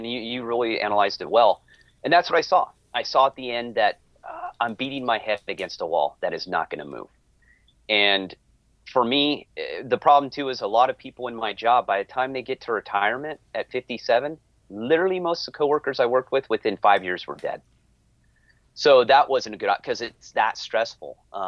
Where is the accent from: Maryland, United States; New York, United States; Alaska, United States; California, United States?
California, United States; now in Washington, United States; I grew up and lived in Southern California right along the Andreas Fault. I've been through many earthquakes.